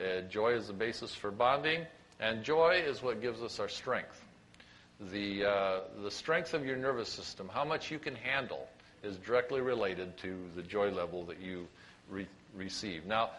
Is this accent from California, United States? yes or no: yes; Pasadena, California, United States; I'm from Pasadena.